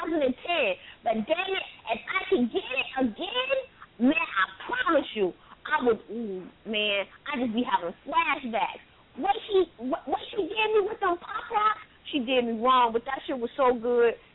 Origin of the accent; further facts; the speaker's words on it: Brooklyn, New York, United States; now in Georgia, United States; look, I'm from Brooklyn, but I'm in Georgia now.